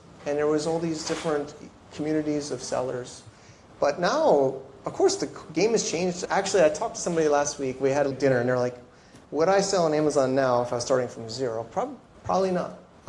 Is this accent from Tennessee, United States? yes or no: no; Connecticut, United States; I'm originally from Connecticut, so he moved out there to change his life, and he had extra room.